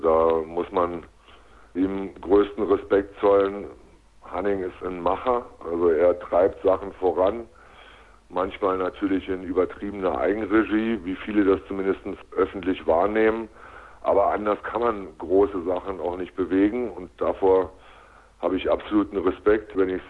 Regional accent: Berlin, Germany; die Heimat, wo ich herkomme, wo ich aufgewachsen bin, schon Berlin.

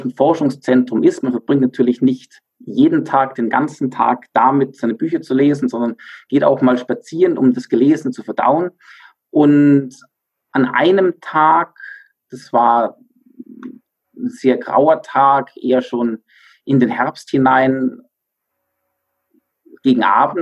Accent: Bavaria, Germany; born there; bin auch tatsächlich gebürtiger Bayer und jetzt im Alpenvorland wieder ansässig, nachdem ich zwischendurch 10 Jahre fast im Ausland war.

